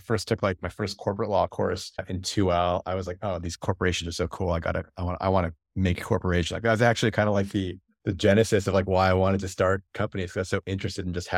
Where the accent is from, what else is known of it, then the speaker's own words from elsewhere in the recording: Toronto, Ontario, Canada; went to school in Canada, where I grew up in the Toronto area.